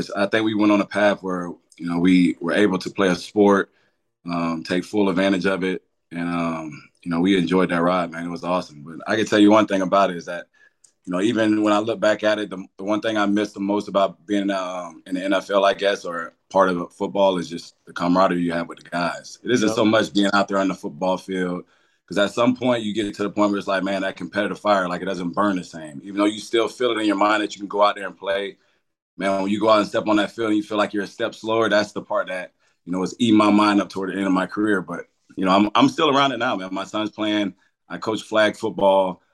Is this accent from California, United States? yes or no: no; Lakeland, Florida, United States; So I grew up in Lakeland, Florida. It's a central Florida area. It's in between Tampa and Orlando. Kind of small town, not too big